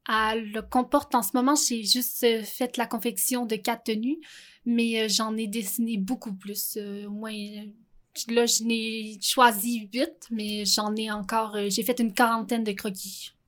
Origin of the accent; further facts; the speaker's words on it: Quebec, Canada; Dans le fond, je veux retourner dans la région d'où je viens.